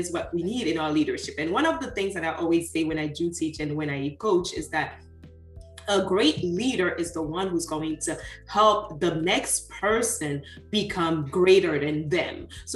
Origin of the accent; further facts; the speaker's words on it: Haiti; because I grew up in Haiti.